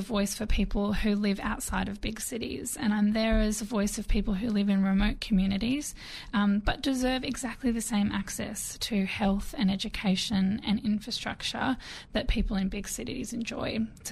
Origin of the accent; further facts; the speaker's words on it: Sydney, New South Wales, Australia; I mean, I grew up in Western Sydney.